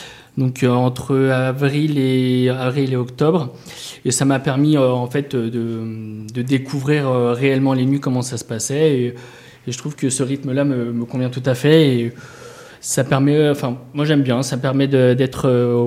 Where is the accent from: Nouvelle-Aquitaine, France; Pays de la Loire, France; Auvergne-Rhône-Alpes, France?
Auvergne-Rhône-Alpes, France; Lyon; j'ai 32 ans, je suis originaire de Lyon, donc je suis arrivé dans la région il y a 5 ans pour me mettre un petit peu au vert.